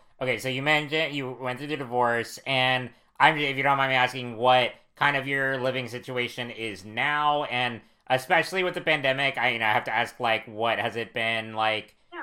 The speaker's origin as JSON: {"language": "English", "region": "the South", "country": "United States", "lives_now": "North Carolina, United States", "said": "Oh, I'm from the South too. So I'm in North Carolina."}